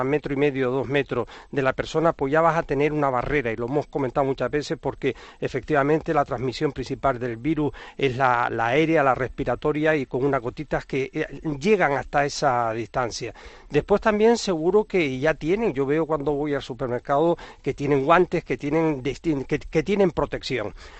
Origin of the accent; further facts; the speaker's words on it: Canary Islands, Spain; desde mi tierra, desde Canarias, desde Gran Canaria.